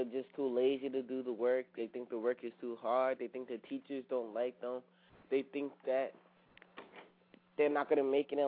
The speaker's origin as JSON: {"language": "English", "town": "Hackensack", "region": "New Jersey", "country": "United States", "tie": "born or raised there", "said": "I guess since I grew up in Hackensack, or I grew up going to the middle school, it was pretty cool to me."}